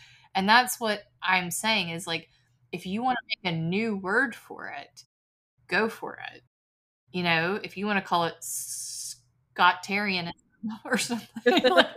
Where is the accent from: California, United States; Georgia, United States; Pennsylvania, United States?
Georgia, United States; I'm from the United States. I'm from Georgia.